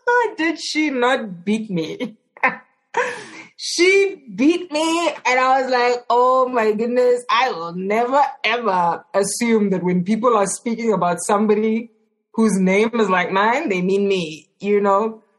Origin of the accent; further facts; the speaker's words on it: Johannesburg, Gauteng, South Africa; I grew up in Johannesburg, specifically in Alexandra. And then, yeah, we've moved around as a family, but I'm still based in Johannesburg right now.